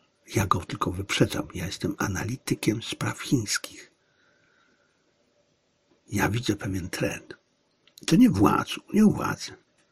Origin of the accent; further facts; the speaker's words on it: China; Polish is a second language; to ja, który jestem Chińczykiem, dlaczego mam to odbierać inaczej? Tym bardziej, że ja jestem stosunkowo świeżym chińskim nacjonalistą, oczywiście nacjonalistą z kontynentu